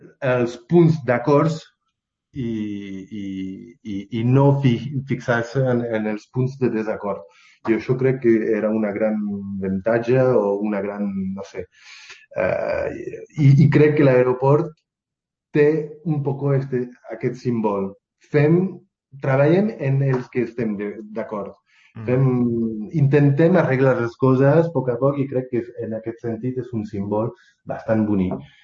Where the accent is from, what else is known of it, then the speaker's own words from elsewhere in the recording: Catalonia, Spain; som català, que tenim la nostra llengua i cultura.